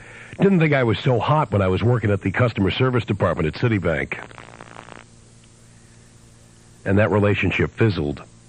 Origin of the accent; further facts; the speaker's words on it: New York City, New York, United States; And New York City, my hometown, doesn't want me.